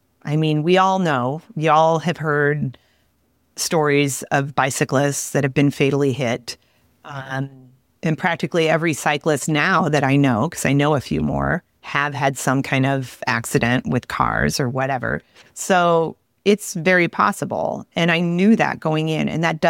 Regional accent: Midwest, United States; And I grew up in the Midwest. I understand the Midwest. I understand farms and farm roads.

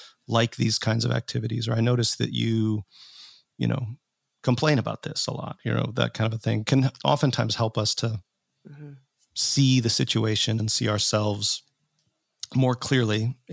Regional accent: Minnesota, United States; now in Indiana, United States; when I grew up in Minnesota

